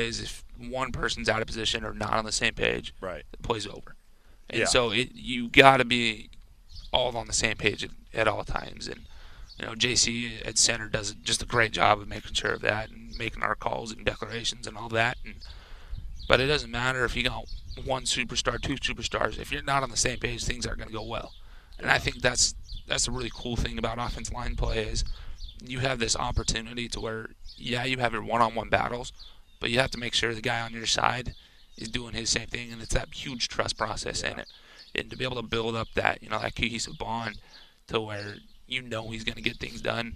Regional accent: Reno, Nevada, United States; moved away as an adult; I was born and raised in Reno, went there for college, so I had never left.

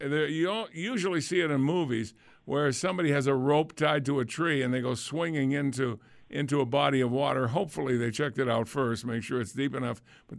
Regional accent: Lunenburg, Massachusetts, United States; All right, so that's outside of Boston, between Boston and where I grew up in Lunenburg.

